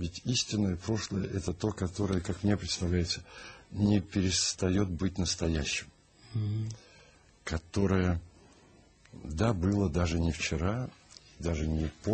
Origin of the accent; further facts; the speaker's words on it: Saint Petersburg, Russia; Вот я помню в детстве, еще в Ленинграде, два фильма запали в душу.